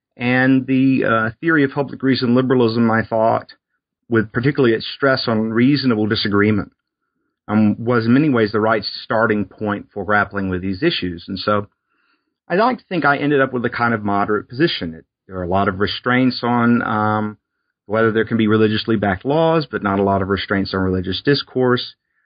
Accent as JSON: {"language": "English", "region": "Alabama", "country": "United States", "tie": "born or raised there", "said": "So I grew up in South Alabama on the Gulf Coast, and I was born in 1982."}